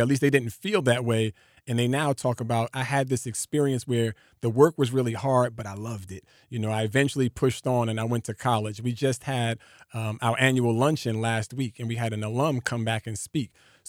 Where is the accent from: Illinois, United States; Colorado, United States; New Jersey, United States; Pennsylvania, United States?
New Jersey, United States; Newark; growing up in Newark, New Jersey, I definitely experienced some challenges, especially in school and out.